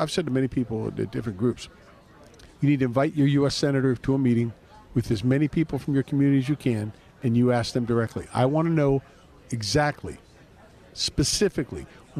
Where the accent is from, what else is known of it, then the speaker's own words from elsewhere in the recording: United States; As an American, why should you be exposed to that?